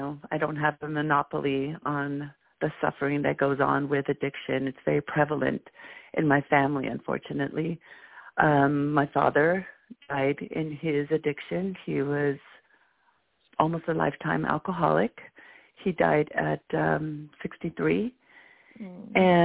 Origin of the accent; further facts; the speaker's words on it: Guatemala; now in United States; I'm also from Guatemala